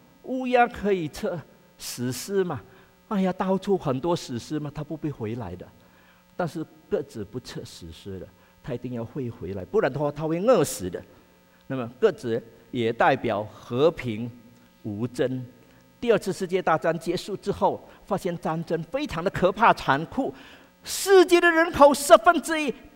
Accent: China; 正如过去我们中国人所用的铜钱是怎么样

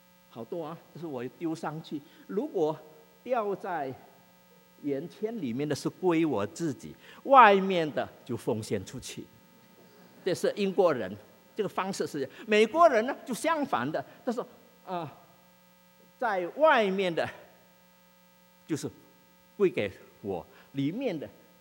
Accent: Indonesia; 我是出生长大在印尼的华侨，18岁，1956年高中毕业以后

